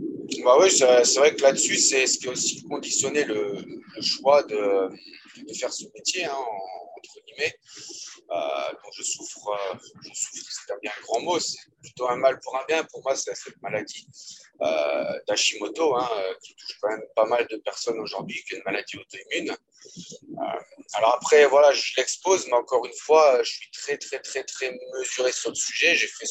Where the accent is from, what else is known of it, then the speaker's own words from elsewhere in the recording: Thionville, Grand Est, France; also born or lived in Île-de-France; now in Nantes, France; j'habite désormais sur Nantes. Je suis originaire, comme de Guillaume, de Thionville. Ensuite, j'ai fait un petit intermède de 8 ans en région parisienne